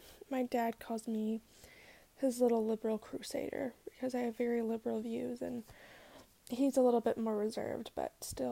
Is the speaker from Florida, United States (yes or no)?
no; Minnesota, United States; accent: Minnesotan; I live in Minnesota. I don't know if you can tell by my accent. I really hope it's not that strong. I'm super insecure about it because I just think that Minnesotan accents are so fucking annoying.